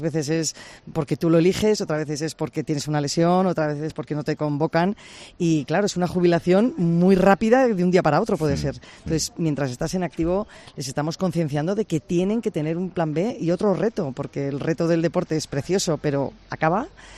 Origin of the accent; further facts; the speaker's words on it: Cercedilla, Community of Madrid, Spain; somos de Cercedilla y en Cercedilla pues salías a jugar con tus amigos, al balón, a lo que fuese, ¿no?